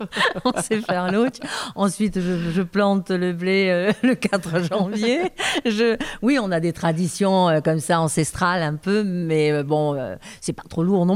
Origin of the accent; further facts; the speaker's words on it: Corsica, France; also born or lived in Marseille; nous sommes catholiques, enfin ma grand-mère, vous savez, on est corse, catholique, donc tous ces chants religieux qu'on attendait. Ensuite, j'ai été à l'école catholique pendant 8 ans à Marseille